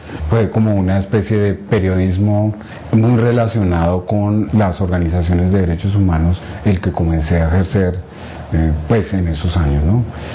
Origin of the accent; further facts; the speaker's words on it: Bogotá, Colombia; Vivimos en el barrio Galán de Bogotá desde 1960, ellos se asentaron en el barrio Galán. Yo ya nací en el Galán